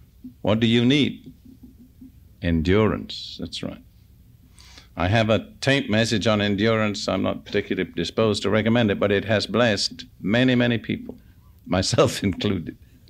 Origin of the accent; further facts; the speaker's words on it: England, United Kingdom; and I'm English, so I can say it.